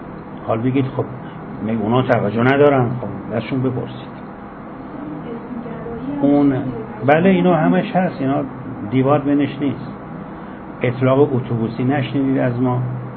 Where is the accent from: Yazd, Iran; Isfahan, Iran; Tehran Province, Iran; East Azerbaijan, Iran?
Yazd, Iran; حالا من میگم یزدی شهر خودم